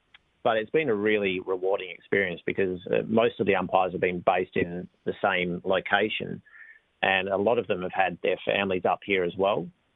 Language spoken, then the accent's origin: English; Adelaide, South Australia, Australia; So I'm originally from Adelaide